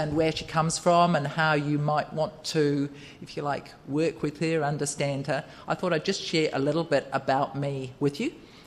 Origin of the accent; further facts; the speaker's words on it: New Zealand; I'm absolutely passionately a New Zealander when it comes to things like rugby. But I think being a New Zealander as well, what I will say, what that does mean is New Zealanders know their place in the world.